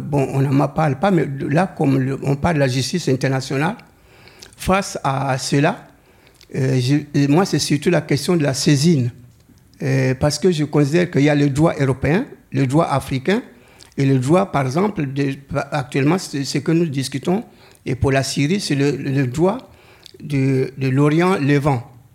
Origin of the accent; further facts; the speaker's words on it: DR Congo; Je me présente, je suis du Congo.